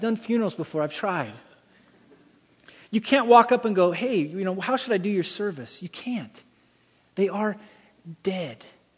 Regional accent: Rocky Mountains, United States; I grew up in the Rocky Mountain area, and every year there's this thing called winter.

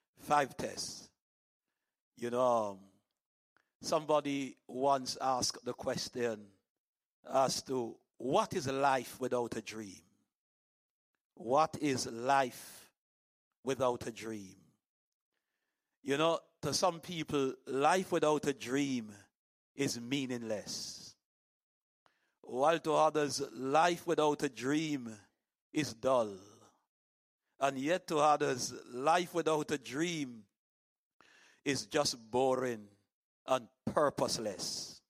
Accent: Jamaica; As you have been told that we are from Jamaica, the land of wood and water.

